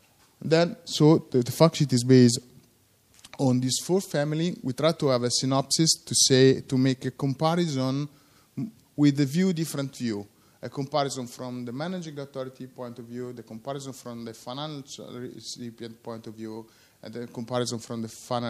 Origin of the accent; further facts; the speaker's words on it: Italy; English is a second language; you understand that I come from Italy